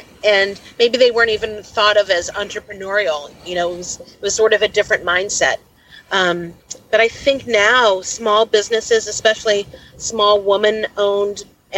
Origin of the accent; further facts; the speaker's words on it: Louisville, Kentucky, United States; moved away as an adult; also born or lived in Pittsburgh; now in Cherry Hill, United States; I moved from Louisville when I was married to Pittsburgh, and then we moved to New Jersey, to Cherry Hill, New Jersey. I am no longer married, but I still live in New Jersey.